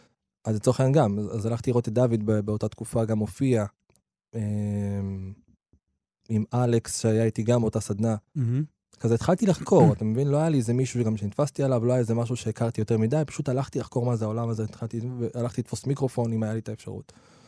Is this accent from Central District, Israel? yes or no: no; Afula, Northern District, Israel; also born or lived in Nazareth Illit; נולדתי בנצרת עילית, ועברנו להפעולה, בכזה בחטיבה